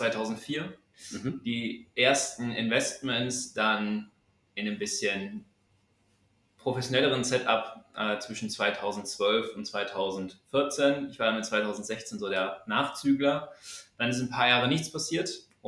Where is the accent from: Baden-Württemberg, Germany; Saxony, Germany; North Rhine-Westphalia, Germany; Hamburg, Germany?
North Rhine-Westphalia, Germany; now in Cologne, Germany; bin 31, wohne aktuell in Köln, bin aber ursprünglich ein Kind des Pots. Und mich hat es damals für den Job hier ins Rheinland verschlagen.